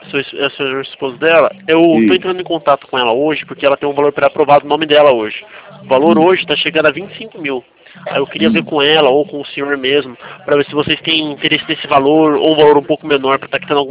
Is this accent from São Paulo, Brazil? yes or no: yes; Itatiba, São Paulo, Brazil; Itatiba, São Paulo. Ah, então eu sou de Itatiba.